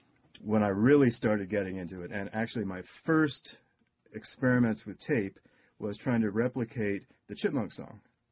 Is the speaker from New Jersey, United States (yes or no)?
yes; Union, New Jersey, United States; And I grew up in New Jersey. Originally in Union, right near Route 22.